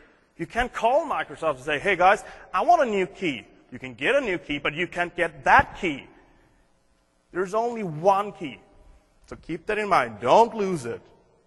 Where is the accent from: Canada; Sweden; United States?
Sweden; Like me and Mike, we're from Europe. He's from Belgium, and I'm from Sweden.